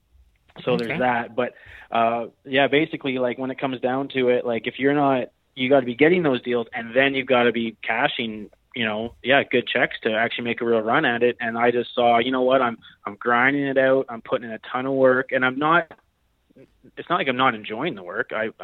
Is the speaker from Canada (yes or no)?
yes; Canada; I'm Canadian. I'm coming down from Canada to fish down here